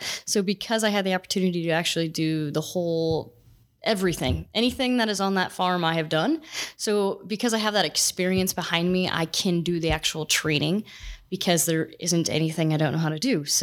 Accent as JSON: {"language": "English", "region": "Iowa", "country": "United States", "said": "I'm from Northwest Iowa, work on my family farm there."}